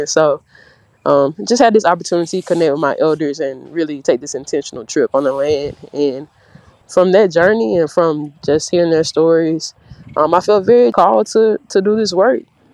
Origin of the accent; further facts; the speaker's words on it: Mississippi, United States; I'm from Mississippi by way of Holmes County and Otala County.